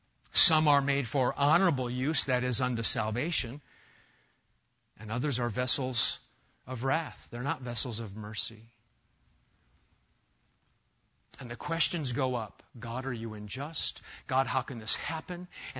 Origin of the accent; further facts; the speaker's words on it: Omaha, Nebraska, United States; I remember growing up in Omaha, Nebraska